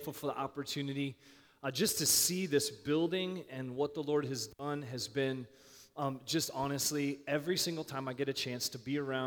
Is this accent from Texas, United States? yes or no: no; Missouri, United States; I was actually born and raised just northeast of Kansas City on the other side of the state.